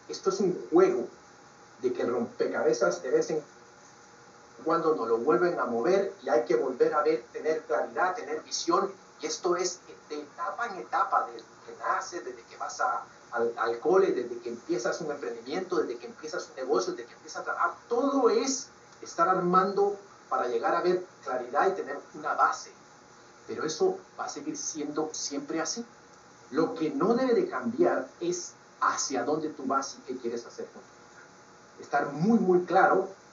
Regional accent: Guatemala; Yo soy guatemalteco

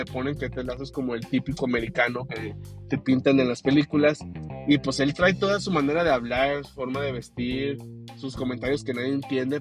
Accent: Mexico; y luego yo como mexicano, pues a lo mejor me es difícil

